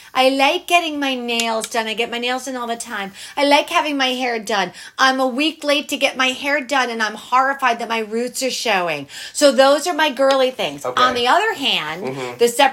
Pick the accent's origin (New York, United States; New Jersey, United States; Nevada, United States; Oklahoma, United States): New Jersey, United States; also born or lived in California / Texas; So we're originally from Jersey. Long story of how we ended up in California and then Texas.